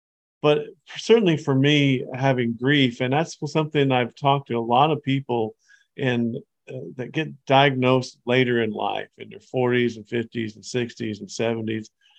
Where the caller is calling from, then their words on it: Roseburg, Oregon, United States; I come to you from Roseburg, Oregon